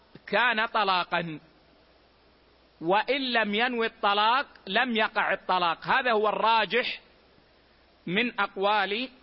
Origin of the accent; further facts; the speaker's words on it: Hejaz, Saudi Arabia; العيش عندنا في الحجاز هو الخبز